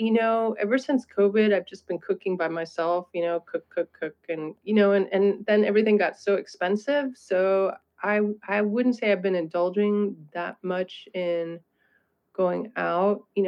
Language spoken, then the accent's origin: English; East Coast, United States; No, I'm from the East Coast, actually.